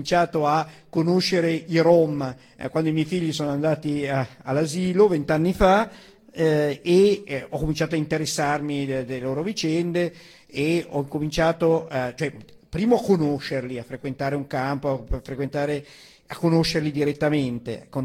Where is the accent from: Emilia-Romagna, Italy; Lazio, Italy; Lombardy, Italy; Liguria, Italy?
Lombardy, Italy; Milan; vengo da Milano, noto comune in provincia di Arcore